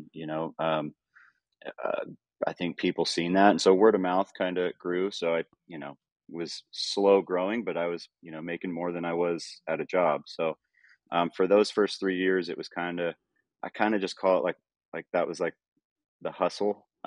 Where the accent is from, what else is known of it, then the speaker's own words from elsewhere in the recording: California, United States; So then I moved back to my hometown, California, when I was 19, 20, yeah.